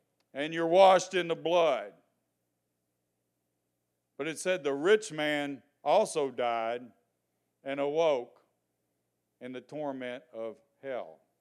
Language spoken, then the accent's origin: English; United States; And growing up in America, you always get a second chance.